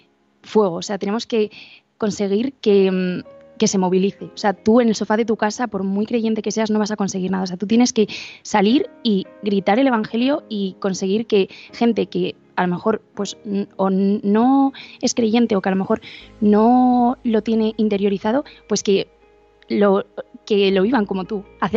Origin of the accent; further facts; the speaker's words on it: Madrid, Community of Madrid, Spain; De Madrid.